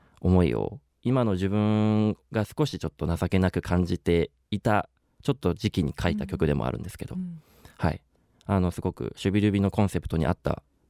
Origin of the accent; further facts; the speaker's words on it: Sapporo, Hokkaido, Japan; now in Tokyo, Japan; 北海道の札幌市出身です。